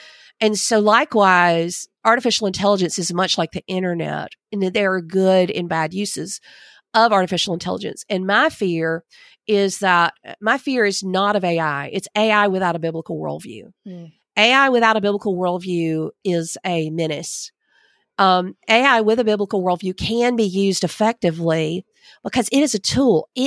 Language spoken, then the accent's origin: English; Camilla, Georgia, United States; my mom was a computer teacher here in my hometown of Camilla, Georgia